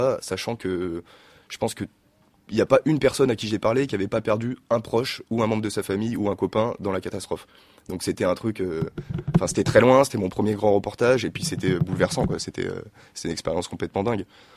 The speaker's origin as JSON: {"language": "French", "town": "Grenoble", "region": "Auvergne-Rhône-Alpes", "country": "France", "said": "moi j'ai fait sciences politiques à Grenoble, parce que je suis grenoblois, puis un master de journalisme à Paris, donc 2 ans."}